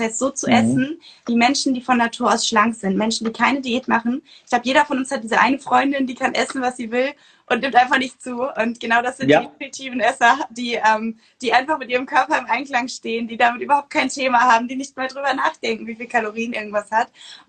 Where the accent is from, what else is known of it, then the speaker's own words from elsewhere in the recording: North Sea coast, Germany; Und ich bin an der Nordsee groß geworden